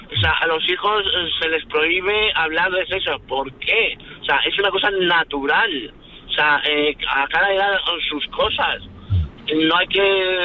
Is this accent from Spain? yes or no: yes; Marines, Valencian Community, Spain; Yo tengo 43 años y desde mis 23 soy conductor de autobús. Vale, soy de Valencia, Marines, Valencia.